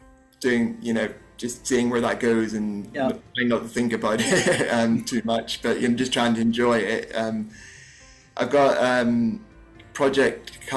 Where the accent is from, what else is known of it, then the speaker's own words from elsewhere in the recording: Northern Ireland, United Kingdom; growing up in Northern Ireland